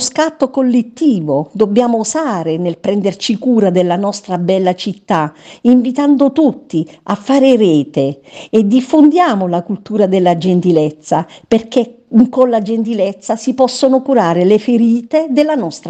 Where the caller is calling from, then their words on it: San Severo, Apulia, Italy; chiamo da San Severo e mi sento unita a tanti concittadini